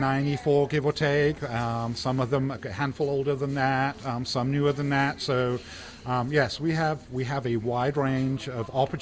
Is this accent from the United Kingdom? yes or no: yes; England, United Kingdom; moved away as an adult; now in United States; So I was born and bred in England. My father was actually U.S. government stationed in England. My mother's English. So I went to English boarding school and went to college in England and then came over here.